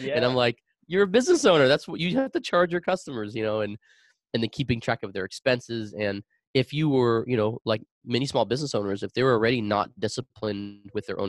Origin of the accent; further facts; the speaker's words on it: Arizona, United States; Yeah. So I was born and raised in Arizona. I was born to Cambodian, my parents are Cambodian refugees. So they came over in early 1980s to Arizona, and I was born a few months after they came.